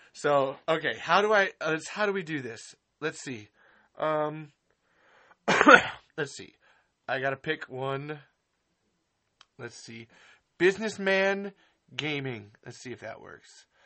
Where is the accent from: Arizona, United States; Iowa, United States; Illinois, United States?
Iowa, United States; Maquoketa; I am from America. I live in Maquoketa, Iowa, USA.